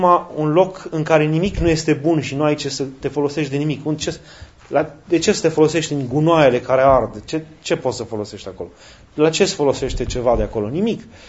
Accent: Hunedoara County, Romania; noi care eram din Valea Jiului, eram tot timpul în valea plângerii

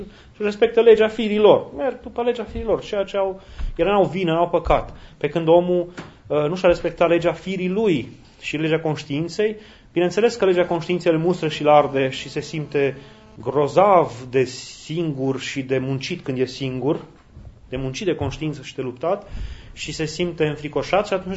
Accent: Romania; și acum mă doare sufletul așa și pe noi ca români

